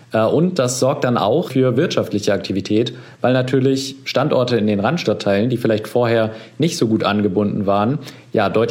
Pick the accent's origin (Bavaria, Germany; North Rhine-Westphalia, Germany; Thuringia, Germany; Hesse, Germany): Hesse, Germany; Frankfurt; Ich kenne das aus meinem eigenen Alltag in Karlbach, wo ich aufgewachsen bin.